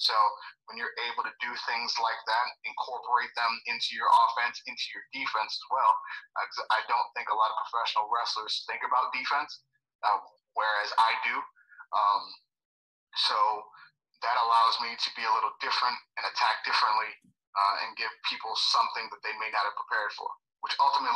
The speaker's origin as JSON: {"language": "English", "town": "Cleveland", "region": "Ohio", "country": "United States", "tie": "born or raised there", "said": "born Eastside, Cleveland, Ohio, around a bunch of drugs, gangs, violence."}